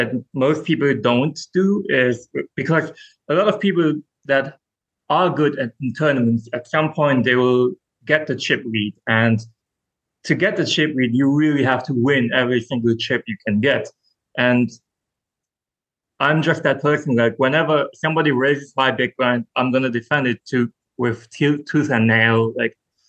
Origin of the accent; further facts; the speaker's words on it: Luxembourg; So I was I was raised in Luxembourg. Like, it's a teeny tiny country with like half a million people. I grew up speaking like five different languages, whatever.